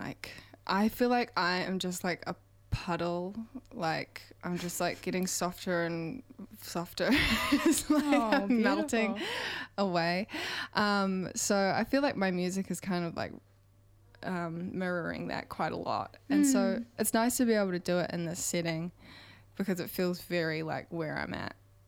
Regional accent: Nelson, New Zealand; And I mean, I'm from Nelson, so it'll be cool to play there.

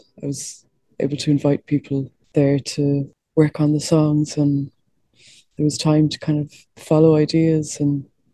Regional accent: Connemara, Connacht, Ireland; also born or lived in Dublin; I moved from Dublin to Connemara, which is where I grew up, where my family are from.

